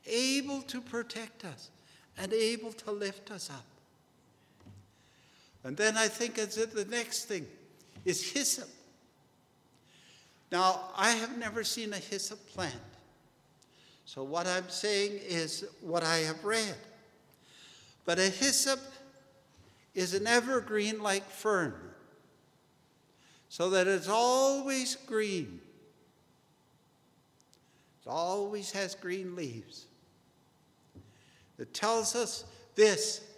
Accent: Thunder Bay, Ontario, Canada; Now, when I grew up in Thunder Bay, we had a lot of cedar trees around them.

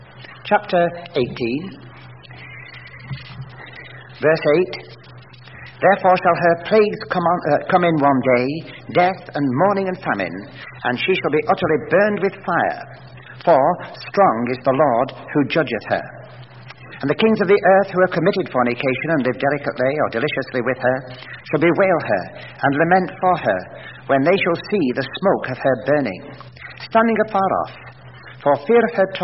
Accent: England, United Kingdom; Maybe my English is not too good, even though I come from England.

